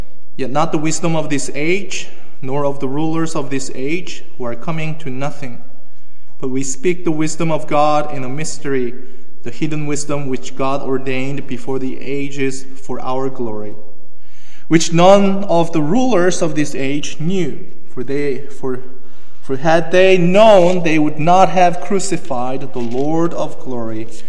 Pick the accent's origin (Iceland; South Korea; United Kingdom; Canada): South Korea; English is a second language; these Canadians who never been to or seen or been to South Korea what it is like to have snow in my home country?